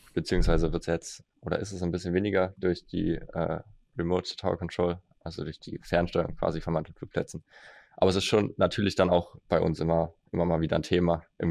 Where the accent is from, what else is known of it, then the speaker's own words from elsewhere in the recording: Berlin, Germany; Ich bin aus Berlin, habe auch von Langen vorher noch nie gehört.